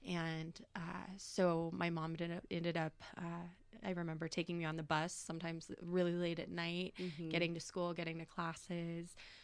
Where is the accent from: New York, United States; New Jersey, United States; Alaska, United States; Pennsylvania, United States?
Alaska, United States; Anchorage; I guess just for some background, I was born in Anchorage, Alaska.